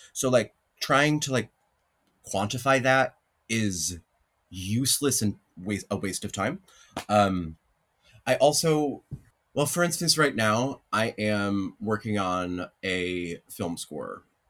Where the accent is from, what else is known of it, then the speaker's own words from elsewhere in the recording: Glens Falls, New York, United States; the place where I grew up in Glens Falls, New York, upstate New York, we lived close to I-87